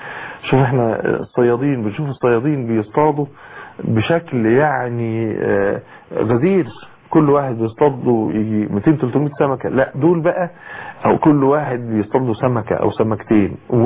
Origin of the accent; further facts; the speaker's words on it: Egypt; في مية البحر عندنا في مصر، البحر الاحمر والبحر المتوسط